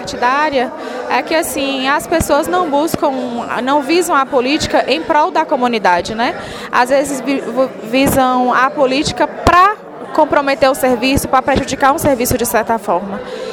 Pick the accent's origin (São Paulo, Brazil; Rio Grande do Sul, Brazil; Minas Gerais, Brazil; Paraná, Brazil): São Paulo, Brazil; now in Vitória da Conquista, Brazil; Sou natural de São Paulo e vim morar em Vitória da Conquista. Formei em Vitória da Conquista, trabalhei em Itapetinga durante um ano e agora retornei